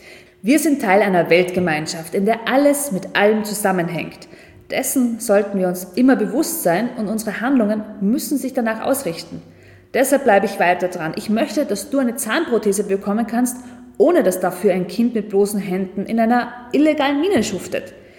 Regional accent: Austria; Und einmal mehr sind wir als Österreicher unsolidarisch

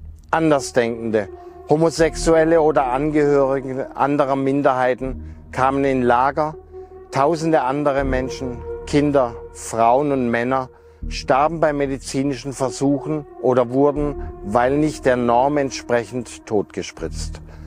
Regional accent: Pforzheim, Baden-Württemberg, Germany; am Beispiel der Geschichte meiner Heimatstadt Pforzheim

